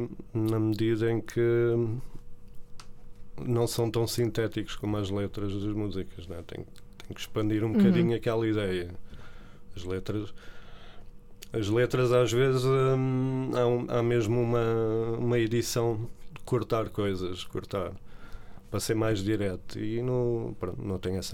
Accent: São Paulo, Brazil; now in Barreiro, Portugal; Lisboa, onde sempre trabalhei, no Barreiro sempre vivi lá, e São Paulo, que é a minha terra, já lá voltei em adulto.

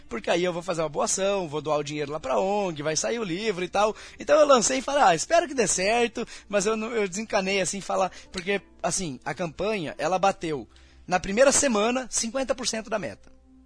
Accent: Paraná, Brazil; Isso, eu sou do Paraná

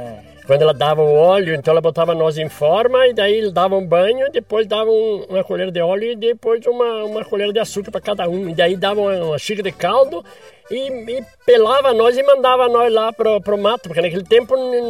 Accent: Sananduva, Rio Grande do Sul, Brazil; born there; Eu nasci no Rio Grande do Sul, no município de Salanduva, distrito de São da Ortiga.

